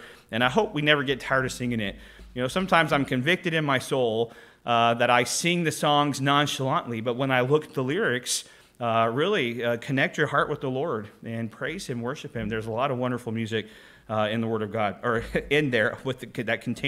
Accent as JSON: {"language": "English", "town": "Clinton", "region": "Oklahoma", "country": "United States", "tie": "born or raised there", "said": "they had a tornado in Clinton last night, my hometown, and I was watching the News 9 in Oklahoma City."}